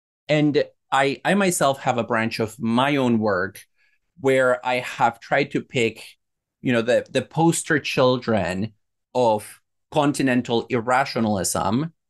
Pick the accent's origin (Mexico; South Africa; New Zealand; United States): Mexico; I grew up in a household where pets were not allowed.